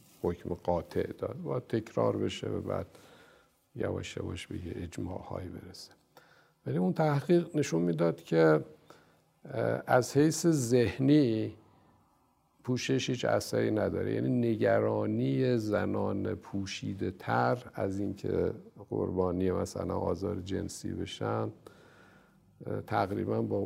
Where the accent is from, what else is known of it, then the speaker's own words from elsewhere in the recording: Rafsanjan, Kerman, Iran; مثلا من خودم یادم هست مثلا تو شهر خودم مثلا رفسنجان میرفتم